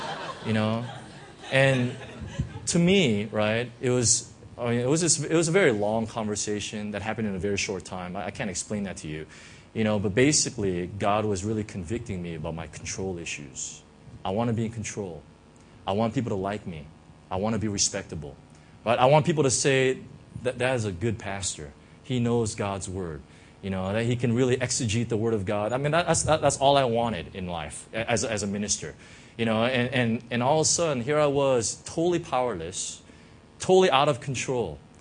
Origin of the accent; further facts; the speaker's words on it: United States; I'm from the States, so right, but Hong Kong's like this.